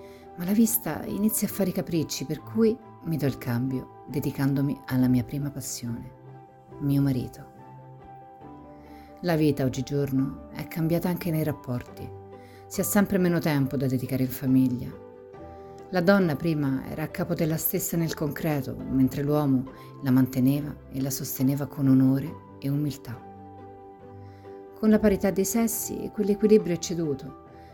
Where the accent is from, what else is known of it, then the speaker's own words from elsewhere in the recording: Rome, Lazio, Italy; born there; Sono nata a Roma ben 82 anni fa